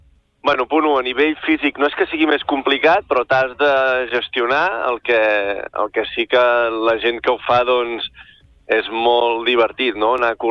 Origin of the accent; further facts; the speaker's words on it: Blanes, Catalonia, Spain; Som de Blanes, nosaltres